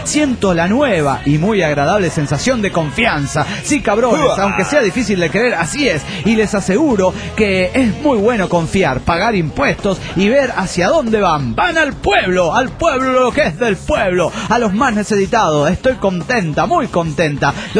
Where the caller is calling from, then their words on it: Delta, Colorado, United States; de Delta, Colorado.